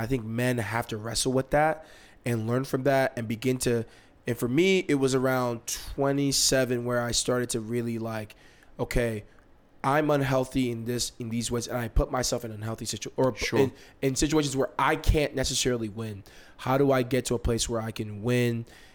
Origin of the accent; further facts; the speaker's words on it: Nigeria; I'm Nigerian. In my culture, she'll already be married, having kids. And I'm the oldest of their children.